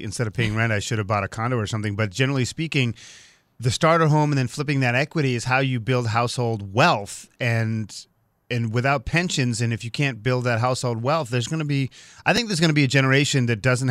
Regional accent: Massachusetts, United States; where I grew up on the North Shore of Boston.

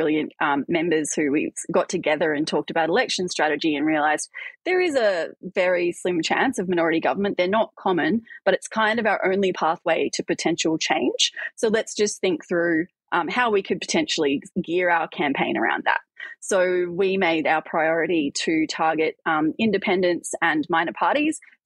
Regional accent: Brisbane, Queensland, Australia; I'm from Brisbane.

